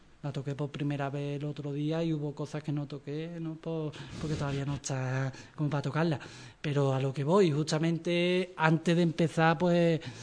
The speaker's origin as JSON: {"language": "Spanish", "town": "Chiclana de la Frontera", "region": "Andalusia", "country": "Spain", "said": "pues yo soy de Chiclana"}